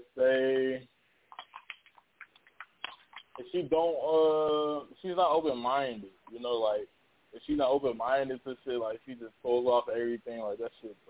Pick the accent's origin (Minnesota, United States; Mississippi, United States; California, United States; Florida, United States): Minnesota, United States; Minneapolis; I'm from Minneapolis.